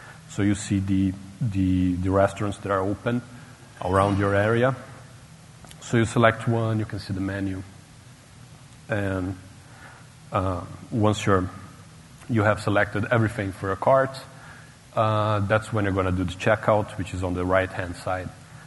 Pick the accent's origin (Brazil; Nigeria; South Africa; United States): Brazil; So I come from Brazil.